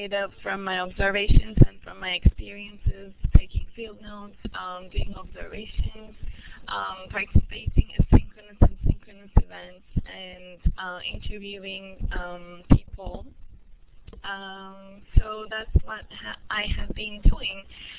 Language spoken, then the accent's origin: English; Turkey; moved away as an adult; now in United States; I am originally from Turkey, but right now, for about 5 years almost, I've been living in the States doing my PhD studies.